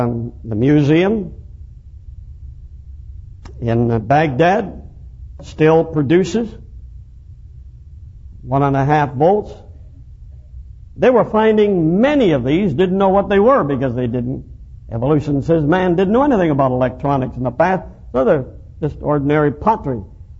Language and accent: English; Canada; Now don't take that political because I'm a Canadian.